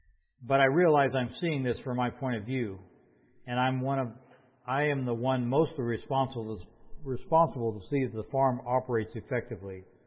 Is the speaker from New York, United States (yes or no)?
no; Gridley, California, United States; We're from Gridley, California, and we're just talking a little bit about how our family fits into our farming operation and some of our history of our farm.